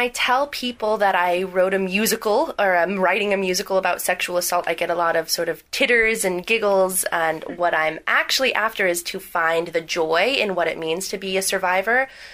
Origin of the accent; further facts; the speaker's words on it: California, United States; now in Brooklyn, United States; I'm based out of Brooklyn in New York. I'm from California